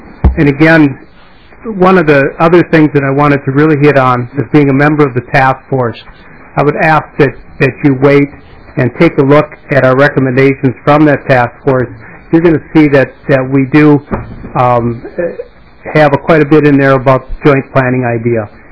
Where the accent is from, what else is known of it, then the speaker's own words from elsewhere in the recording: Dover, Minnesota, United States; from Dover, Minnesota.